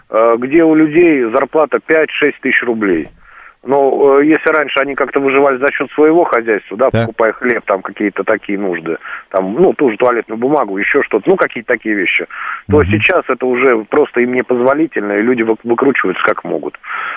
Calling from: Moscow, Russia; 36 лет, Москва.

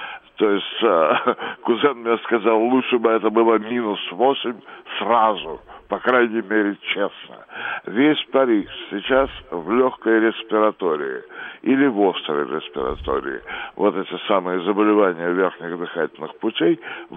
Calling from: Moscow, Russia; Нет-нет, я звоню из Москвы

